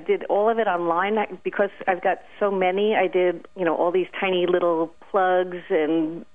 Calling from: Princeton, New Jersey, United States; I'm calling you from Princeton, New Jersey.

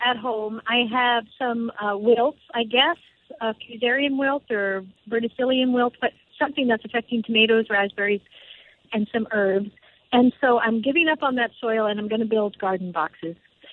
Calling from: Sutter Creek, California, United States; I'm calling from Sutter Creek, California, which is in Northern California in the foothills of the Sierra Nevada.

